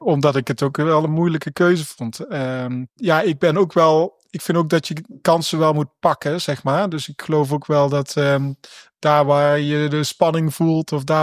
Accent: Oirschot, North Brabant, Netherlands; Ik kom uit Brabant, uit het prachtige Oorschot.

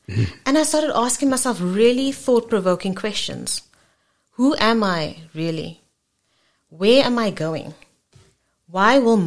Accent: South Africa; born there; where I come from South Africa, and I was born into the apartheid regime, and I was about 10 years old when we as a country had our first democratic elections

